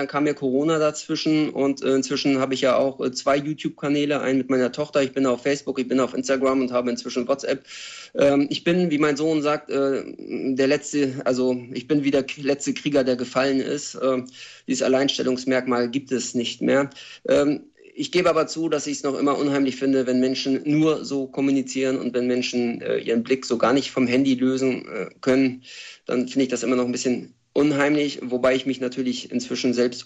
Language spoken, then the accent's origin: German; Kiel, Schleswig-Holstein, Germany; es gab damals eine Skinhead-Szene in Schilksee, wo ich aufgewachsen bin.